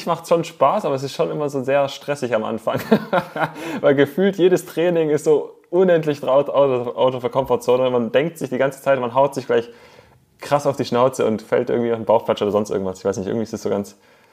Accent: Reutlingen, Baden-Württemberg, Germany; ich komme ja aus dem Raum Stuttgart, aus Reutlingen. Das heißt, es ist schon irgendwie so ein bisschen Heimatgefühle, so das Ländle.

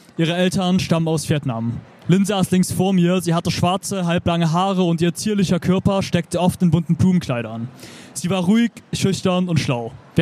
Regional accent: Zwickau, Saxony, Germany; wenn ich so an meine Jugend in Zwickau denke, bis heute irgendwie krass prägt, immer wieder krass hin und her gerissen zu sein.

